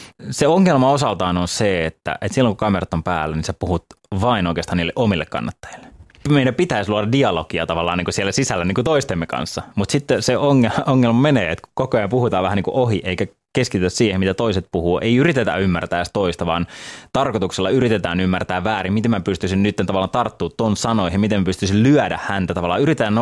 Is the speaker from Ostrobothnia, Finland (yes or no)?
no; Helsinki, Uusimaa, Finland; Mä olin stadilainen niin kuin identiteetiltäni niin sanotusti.